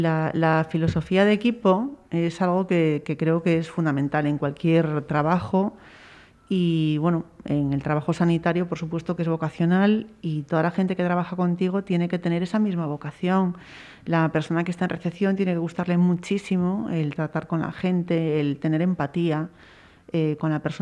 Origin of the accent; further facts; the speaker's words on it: Monforte de Lemos, Galicia, Spain; los que somos de Monforte